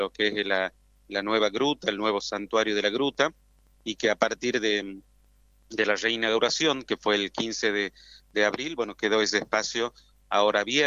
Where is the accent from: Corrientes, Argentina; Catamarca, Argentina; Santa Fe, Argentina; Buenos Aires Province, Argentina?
Catamarca, Argentina; nosotros que somos de aquí de Catamarca